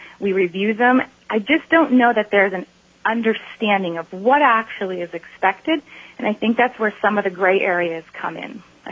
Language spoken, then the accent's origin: English; New Jersey, United States; moved away as an adult; now in Alaska, United States; I spent the first part of my career teaching in New Jersey. That is my home state. Moved into Alaska in 2005.